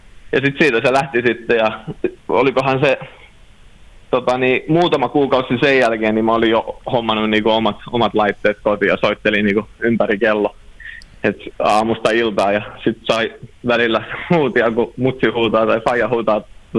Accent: Vaasa, Ostrobothnia, Finland; now in Helsinki, Finland; vaikka mä oon Vaasasta lähtenyt, niin kuin mä oon aikaisemminkin sanonut, niin Vaasa on aina koti

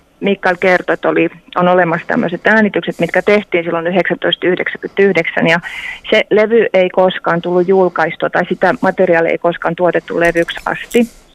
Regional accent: Turku, Southwest Finland, Finland; Mä menin täällä Turussa, mä oon turkulainen.

